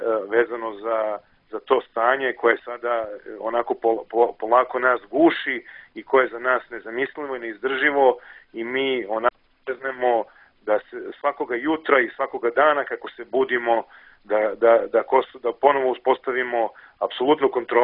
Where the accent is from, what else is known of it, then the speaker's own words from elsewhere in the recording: Belgrade, Serbia; mi smo to iz Beograda